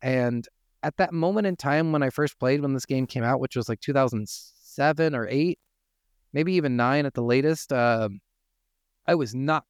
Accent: New York City, New York, United States; I'm a huge Giants fan, guys, because I'm from New York City, but he's luckily gone.

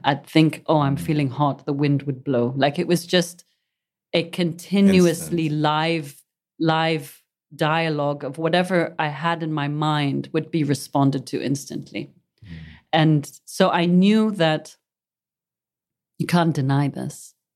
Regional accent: Muscat, Oman; I come from the Zanzibari community, which is much more liberal than perhaps the south of Oman, as an example, at that time.

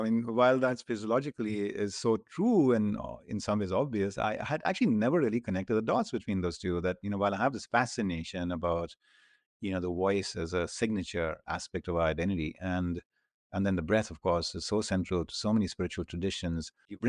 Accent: Chandigarh, India; Chandigarh is my hometown. Yes.

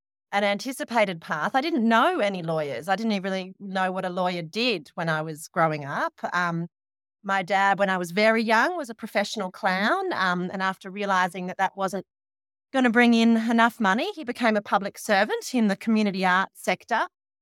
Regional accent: Queensland, Australia; I'm a Queenslander. So I was doing law at UQ.

